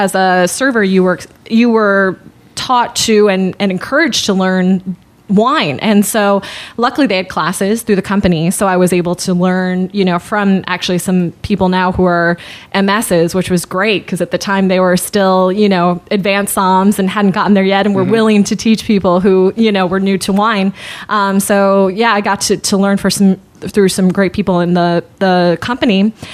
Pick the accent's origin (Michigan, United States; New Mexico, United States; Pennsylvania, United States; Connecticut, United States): Pennsylvania, United States; No, I grew up in Pennsylvania.